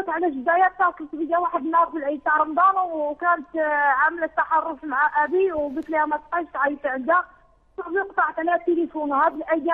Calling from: France

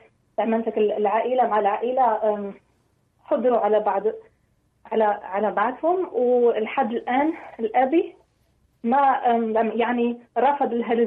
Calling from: Morocco; أنا أتكلم بالعربية من المغرب.

